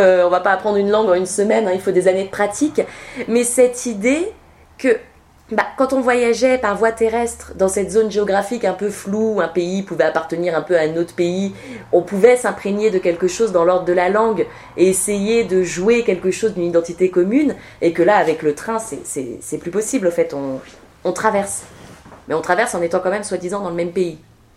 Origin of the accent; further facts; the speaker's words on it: France; moi j'avais mon pass, comme je suis française.